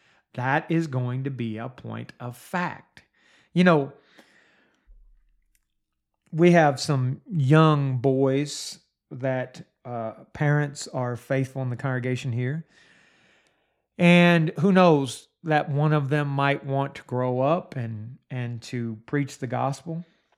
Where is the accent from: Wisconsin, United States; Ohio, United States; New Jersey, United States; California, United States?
Ohio, United States; Steubenville; I grew up in Steubenville, Ohio, and a large number of the people that I personally knew are either dead or in prison or have moved on.